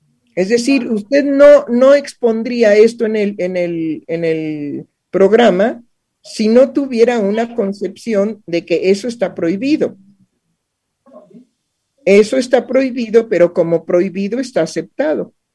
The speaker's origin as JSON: {"language": "Spanish", "country": "Mexico", "said": "Entonces, seamos claros, pues somos mexicanos, ¿no?"}